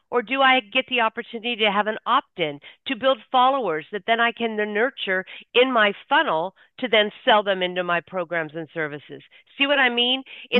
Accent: California, United States; moved away as an adult; now in Dallas, United States; Well, I am now currently living in Dallas, Texas. I've been here 3 years, born and raised in California, Northern California to Southern California.

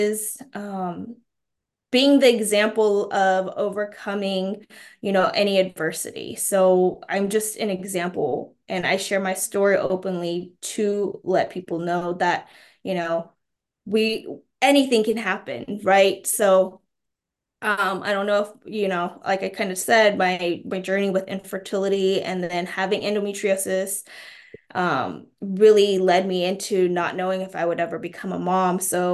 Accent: United States; first language Mandarin Chinese; English is a second language; So I'm an ESL kid, so English is my second language. So you would not have known that if you didn't know me as a child. So my parents were immigrants and they came here to America to make a life. So I grew up speaking Mandarin Chinese.

